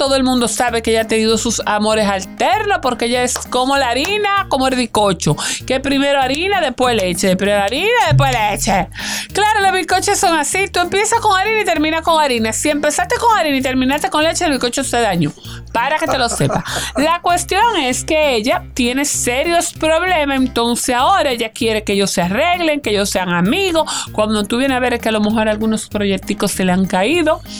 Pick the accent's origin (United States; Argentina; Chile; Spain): Spain; Yo soy española, yo digo jada, y dice jada.